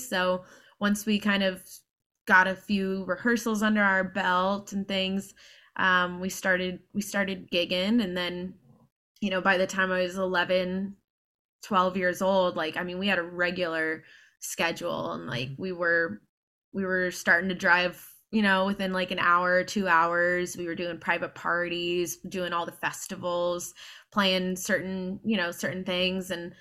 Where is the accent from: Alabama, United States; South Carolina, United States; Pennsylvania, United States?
South Carolina, United States; Hilton Head Island; So so growing up on Hilton Head, my bass player's next door neighbor